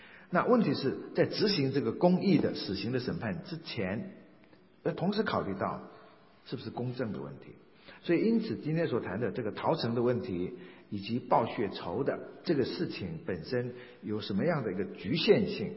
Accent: China; 我们中国人也有这个观念啊，像这个每个县城有县里面的县太爷

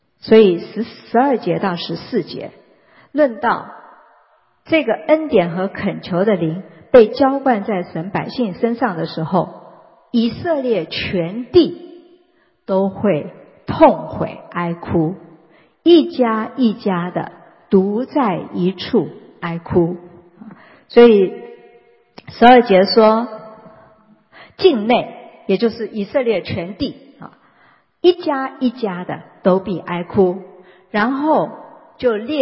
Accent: China; 好，我们中国人也是这样的，如果丧失这个独子，这个悲哀可以说是最大的痛苦。

